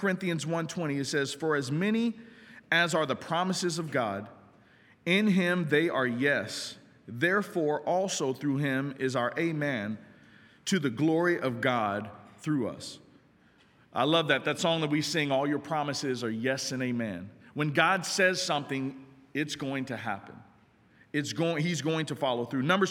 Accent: Kansas, United States; But I'm from Kansas, and I remember watching people plant seeds.

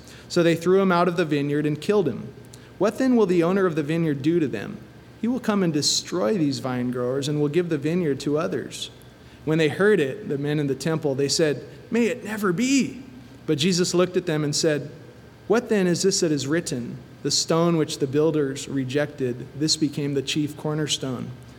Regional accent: United States; And as an American, I have these rights.

